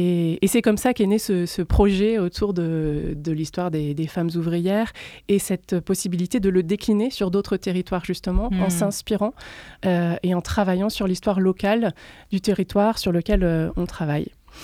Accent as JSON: {"language": "French", "town": "Romans-sur-Isère", "region": "Auvergne-Rhône-Alpes", "country": "France", "tie": "born or raised there", "said": "je suis partie à Lyon et je suis originaire de Romans, sur Isère. Et je suis revenue aux sources quelques années plus tard."}